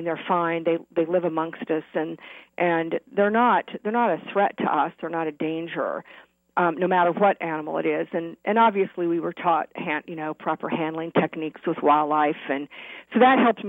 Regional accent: Kansas, United States; I was raised in the Midwest, and we were involved with animals, wildlife, and domestic dogs and cats. And in fact, my family started the first Humane Society in Central Kansas when I was a teenager.

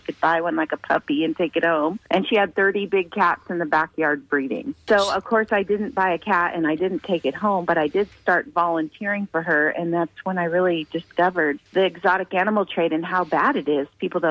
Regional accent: San Diego, California, United States; moved away as an adult; I was, I'm from San Diego, but I had moved to Texas to open a restaurant

